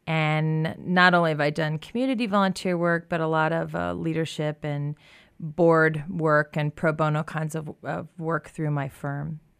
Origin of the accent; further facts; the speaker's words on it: Colorado, United States; I grew up in Colorado. I was born in Colorado and grew up in Jefferson County, North Jefferson County, actually.